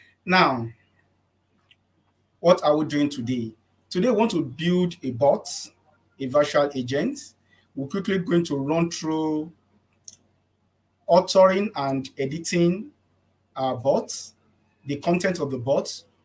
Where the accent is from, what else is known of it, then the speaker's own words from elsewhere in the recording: Lagos, Nigeria; So once again … from Lagos, Nigeria.